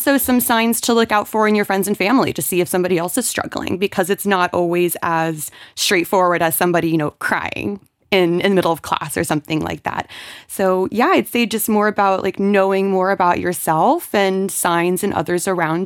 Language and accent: English; Florida, United States; moved away as an adult; now in Luxembourg; So I am American. I'm originally from the state of Florida. I've been living in Europe for almost 9 years now.